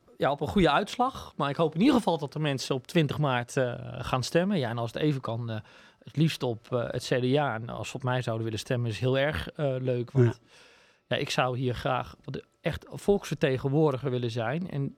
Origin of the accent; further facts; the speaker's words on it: Rijen, North Brabant, Netherlands; Ik kom zelf uit Rijen.